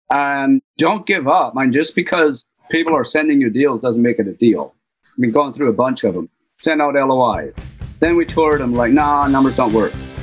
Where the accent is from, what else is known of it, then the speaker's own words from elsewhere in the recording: Elkhart, Indiana, United States; I'm from Northern Indiana, so Elkhart area.